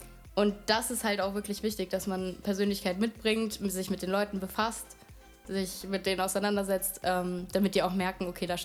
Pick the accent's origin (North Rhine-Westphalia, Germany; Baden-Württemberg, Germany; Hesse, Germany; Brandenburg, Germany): Hesse, Germany; Wiesbaden; Ich bin 22 Jahre alt und ich komme aus Wiesbaden.